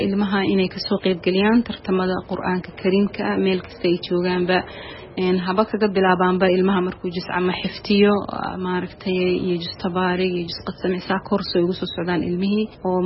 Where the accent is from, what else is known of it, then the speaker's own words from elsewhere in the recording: England, United Kingdom; waxaan ka nimid annaga Ingiriiskan kaga soo qayb galnay musaabaqada Tibyan